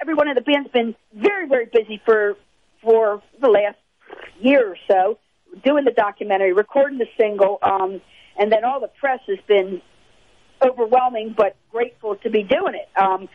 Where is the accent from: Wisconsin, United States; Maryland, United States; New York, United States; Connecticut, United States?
Maryland, United States; Baltimore; I'm from the East Coast. I can't help it. I grew up in Baltimore. It's a kind of a tough town.